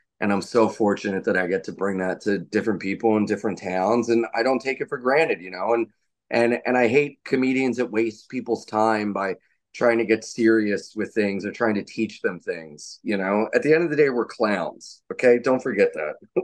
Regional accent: Wilmington, Delaware, United States; I'm from Wilmington, which is the I grew up behind a shopping center off a main road that's like 5 minutes away from like the city, like bad city, you know?

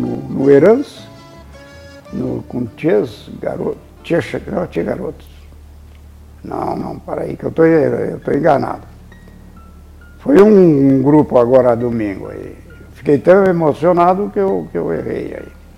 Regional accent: Rio Grande do Sul, Brazil; Eu fui criado na Estância Recreio, no Pacaraí, guri.

